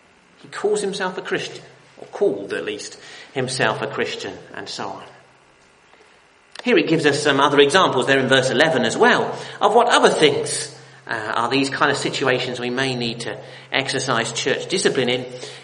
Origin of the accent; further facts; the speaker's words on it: United Kingdom; We're very British, most of us, and we're very polite.